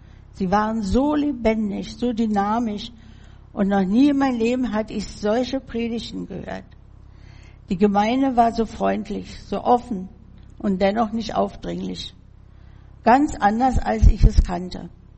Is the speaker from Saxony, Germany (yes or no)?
no; Berlin, Germany; born there; Wedding, Hochstädter Straße, Leopoldplatz, mein Geburtsort. Ja, und ich wollte meine Heimat ansehen